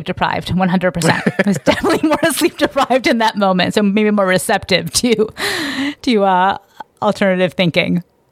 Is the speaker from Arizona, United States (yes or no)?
no; New York, United States; I could still identify as a New Yorker without even being in New York, I think was the lesson.